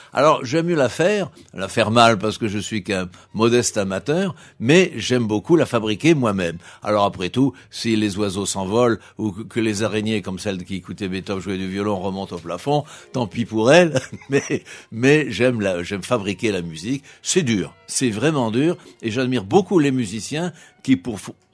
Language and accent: French; Chinon, Centre-Val de Loire, France; also born or lived in Tours; Et donc je suis né à Tours. Je suis très fier car c'est vraiment une très très belle ville, Tours. Et puis alors surtout parce que à Chinon c'est le pays de Rabelais et que mon enfance, ma toute petite enfance, a été baigné par l'atmosphère